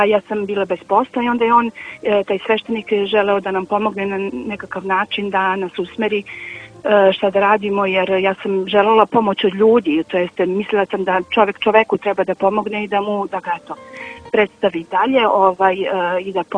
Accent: Mladenovac, Belgrade, Serbia; now in Valjevo, Serbia; ja dolazim iz Šumadijske eparhije iz Mladenovca u Valjevo

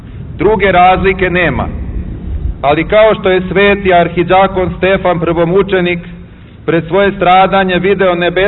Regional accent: Čurug, Vojvodina, Serbia; Budući da sam odrastao u Čurugu

